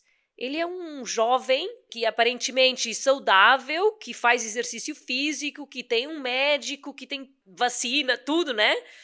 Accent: Lisbon, Portugal; Eu cresci em Portugal, eu venho de famílias humildes, dos subúrbios de Lisboa.

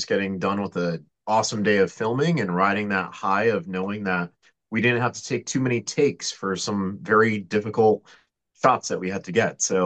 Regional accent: New England, United States; I guess starting from the very beginning, I grew up in New England, had an amazing family life, the youngest of three kids.

